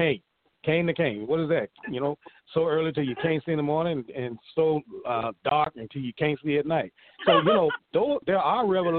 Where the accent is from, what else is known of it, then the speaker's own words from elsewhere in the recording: Mississippi, United States; also born or lived in New Orleans, Louisiana; especially I'm from Mississippi and New Orleans myself, you know, and I remember the old folks